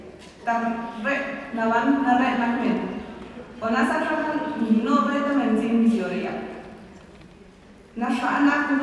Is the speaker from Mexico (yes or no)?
yes; Oaxaca, Mexico; Soy zapoteca de la Sierra Sur del estado de Oaxaca, becada del sistema de becas para estudiantes indígenas y afrodescendientes de la UNAM.